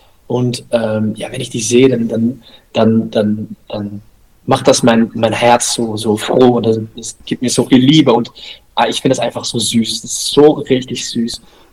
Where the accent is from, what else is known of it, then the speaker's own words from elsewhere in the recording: Netherlands; German is a second language; now in Hamburg, Germany; Ich meine, ich komme natürlich aus Holland, das hört man auch. Und ich werde auch wieder zurück nach Holland gehen, wenn die Möglichkeiten da sind.